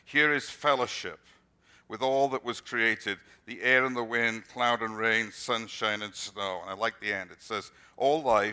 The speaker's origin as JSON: {"language": "English", "country": "United Kingdom", "lives_now": "United States", "said": "Remember when I came from Britain originally, we have large areas of brick."}